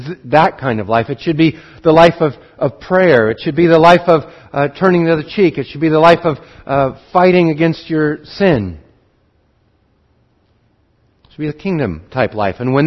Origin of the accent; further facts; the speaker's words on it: Montana, United States; I grew up in Wheatland County, Montana, and I drove trucks full of grain.